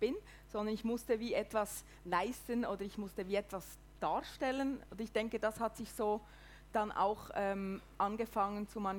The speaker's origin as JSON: {"language": "German", "town": "Hinterkappelen", "region": "Bern", "country": "Switzerland", "tie": "born or raised there", "said": "Also in Hinterkaplen, das ist bei Bern in der Nähe, ganz schön idyllisch."}